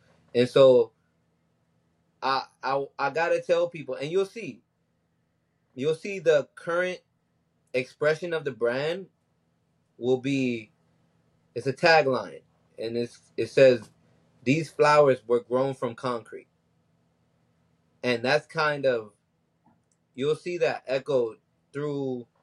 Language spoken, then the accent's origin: English; Miami, Florida, United States; And I realized that I was just missing home. And I was missing home from Miami. I'm like, yo, you missing home from paradise.